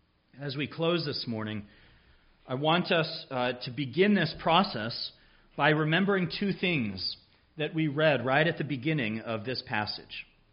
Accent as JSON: {"language": "English", "region": "California", "country": "United States", "tie": "born or raised there", "said": "Many of you know I grew up in California, out on the West Coast. We weren't too far from the ocean."}